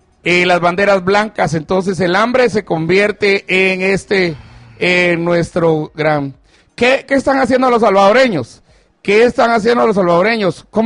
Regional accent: Guatemala; yo creo que ante todo soy guatemalteco

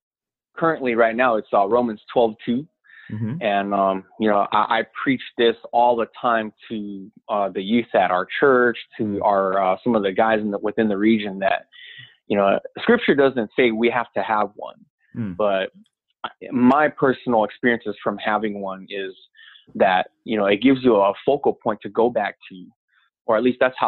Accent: North Carolina, United States; So if anybody was to say, hey, where did you grow up? I would answer, North Carolina.

